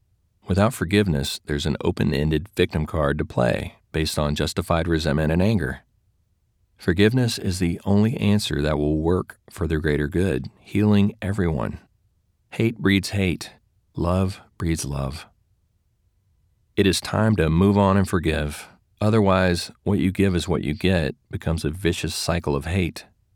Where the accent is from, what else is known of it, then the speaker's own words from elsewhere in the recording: Louisiana, United States; now in Seattle, United States; I am originally from Louisiana, where the population is much less diverse, 62% white, 32% black, and the other 6% other.